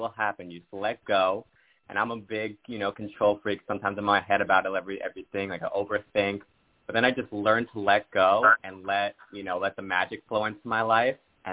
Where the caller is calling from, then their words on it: Orlando, Florida, United States; I'm calling from Orlando, Florida.